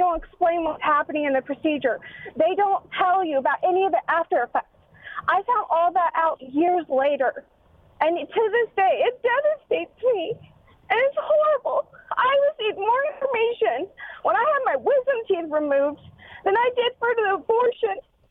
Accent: California, United States; I grew up in California, which is the most liberal state in the entire United States, as everybody knows.

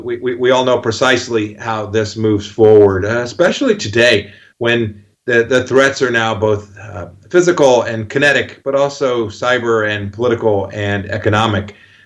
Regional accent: Kansas, United States; This is about keeping Americans from my home state of Kansas and California and New York

